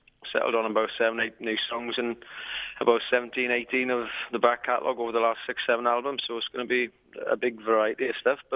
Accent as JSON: {"language": "English", "region": "Wales", "country": "United Kingdom", "said": "And because we're Welsh, the council lets us do a lot more than foreign bands"}